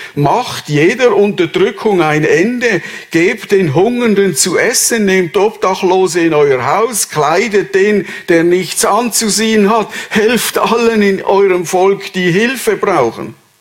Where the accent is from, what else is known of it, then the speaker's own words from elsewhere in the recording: Switzerland; Das ist so unsere tiefste Haltung als Schweizer.